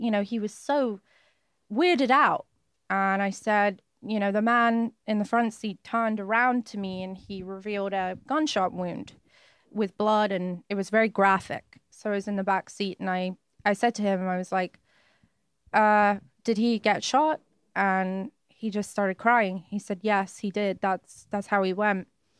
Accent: United Kingdom; now in United States; I'm trying very hard to actually sound a little bit more British because I don't spend any time with British people.

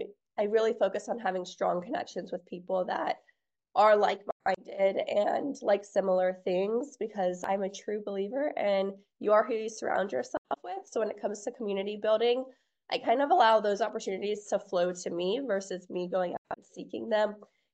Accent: Guam; telling her about my childhood growing up on Guam. And we had talked about it.

